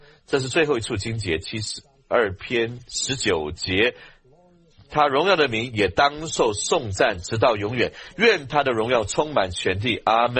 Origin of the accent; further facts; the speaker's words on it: Hong Kong; 我在香港长大